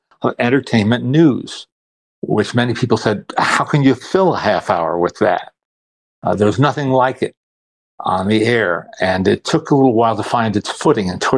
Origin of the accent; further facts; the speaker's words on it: New Jersey, United States; also born or lived in New York; I was growing up in a suburb of New York City. I was born in Manhattan, grew up mostly in the suburbs in New Jersey.